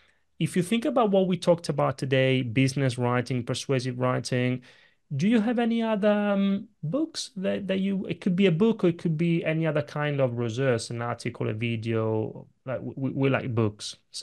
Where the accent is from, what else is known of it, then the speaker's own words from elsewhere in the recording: Italy; accent: Italian; English is a second language; moved away; I've been living outside of Italy for way more than 10 years now. I think I will never lose my Italian accent.